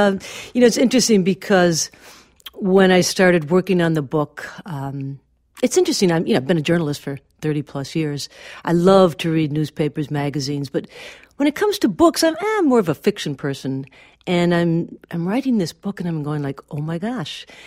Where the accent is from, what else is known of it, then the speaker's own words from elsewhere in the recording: Milwaukee, Wisconsin, United States; Because I grew up in Milwaukee. I left. I grew up, left, and came back.